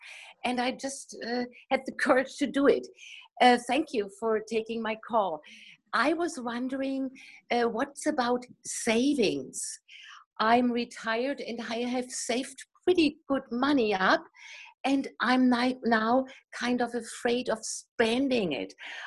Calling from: Germany; English is a second language; I'm calling from Germany.

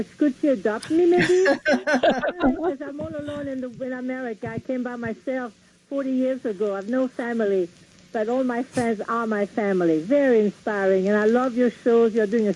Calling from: New York, United States; I'm calling out from the Catskills Mountains outside of New York.

